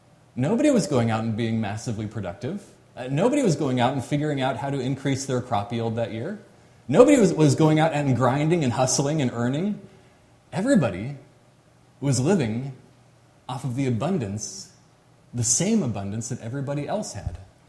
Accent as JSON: {"language": "English", "region": "Arizona", "country": "United States", "tie": "born or raised there", "said": "I mean, I grew up in Arizona. I mentioned that last week."}